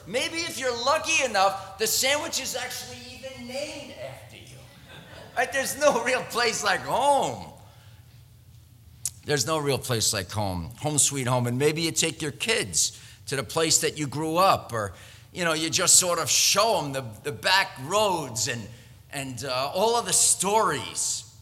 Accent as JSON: {"language": "English", "region": "New Jersey", "country": "United States", "said": "I mean, honestly, friends, I'm from Jersey, and we are the joke and sport of the Pennsylvania jokes."}